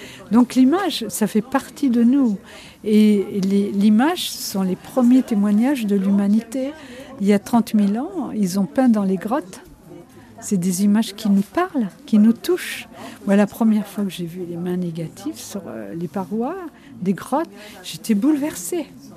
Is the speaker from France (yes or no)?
yes; Normandy, France; moi je viens de la province, je suis normande, hein.